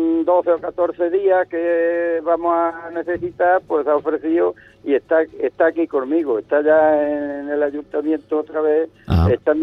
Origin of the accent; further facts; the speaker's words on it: Cómpeta, Andalusia, Spain; el pueblo de Cómpeta me conoce a mí, todos los esfuerzos y todas las cosas que he hecho yo por mi pueblo